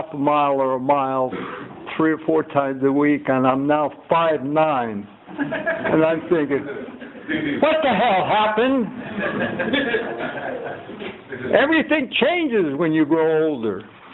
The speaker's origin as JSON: {"language": "English", "town": "Sacramento", "region": "California", "country": "United States", "tie": "born or raised there", "also_born_or_lived": "Nevada City, United States", "said": "I was born in Nevada City, California, January 8th, 1932. I grew up in Skid Row, Sacramento."}